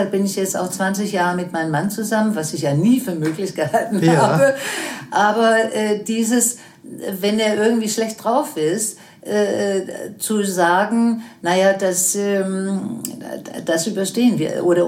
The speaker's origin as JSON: {"language": "German", "country": "Denmark", "also_born_or_lived": "United States", "said": "Naja, das Schlimmste war da, wo ich in Amerika war, nicht? Und wo ich dann zurückkam in meine Heimat Dänemark."}